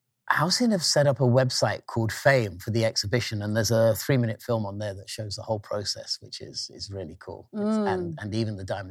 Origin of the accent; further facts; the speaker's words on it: England, United Kingdom; I think growing up in Northern England, there wasn't a lot of optimism. In sort of like, I was a teenager in the 70s there, but sort of growing up in the 60s, 70s